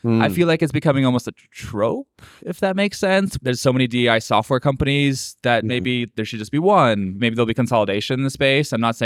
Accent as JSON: {"language": "English", "country": "Canada", "said": "as a Canadian"}